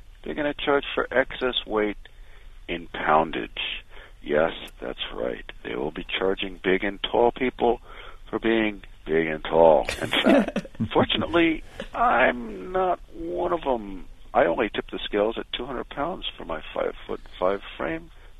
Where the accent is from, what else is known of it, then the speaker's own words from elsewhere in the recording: Manalapan, New Jersey, United States; I'm from Manalapan, New Jersey.